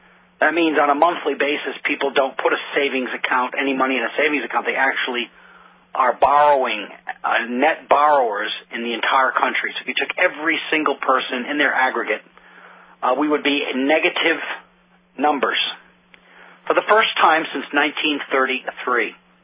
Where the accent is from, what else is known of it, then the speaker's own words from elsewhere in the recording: Northeast, United States; I mean, I grew up in the Northeast, and, geez, winter is supposed to be cold.